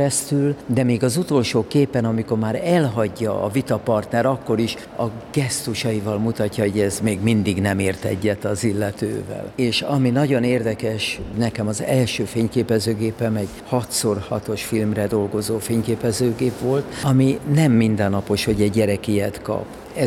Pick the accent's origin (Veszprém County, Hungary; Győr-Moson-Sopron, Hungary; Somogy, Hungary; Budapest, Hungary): Budapest, Hungary; Abszolút nem ismertem a vidéket, egy budapesti őslakos értelmiségi családból származom, nekem a vidék a Balaton volt.